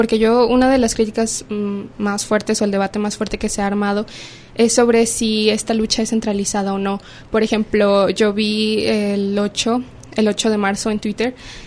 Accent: Tala, Jalisco, Mexico; Pero, por ejemplo, yo soy de Tala y allá nada.

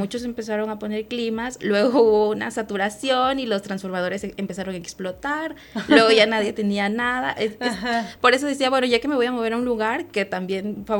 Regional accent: Tuxtla Gutiérrez, Chiapas, Mexico; porque yo soy de Tuxtla Gutiérrez, Chiapas, y es muy caluroso.

